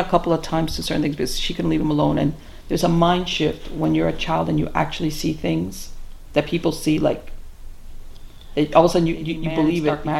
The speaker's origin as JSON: {"language": "English", "town": "Miami", "region": "Florida", "country": "United States", "tie": "born or raised there", "said": "I'm Cuban, but I was born and raised here in Miami."}